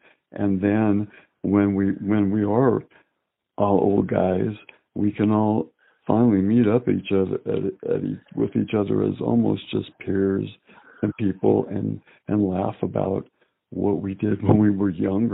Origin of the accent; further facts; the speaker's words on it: Fresno, California, United States; well, I'm from Fresno